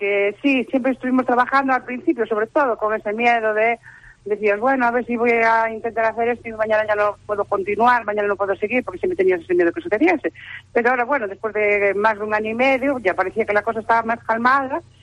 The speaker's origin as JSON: {"language": "Spanish", "town": "Ribadavia", "region": "Galicia", "country": "Spain", "said": "hacer cosas por mi pueblo, por decirlo de alguna manera. Yo antes de ser concejala, pues llevo muchísimos años en la vida de la vida cultural de Rivadavia"}